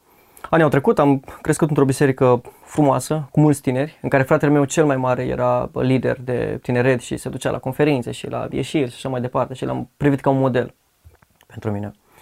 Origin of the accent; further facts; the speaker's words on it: Oltenia, Romania; Da, mă prezint ca oltean, dar jumate sunt muntean, mama din Prahova.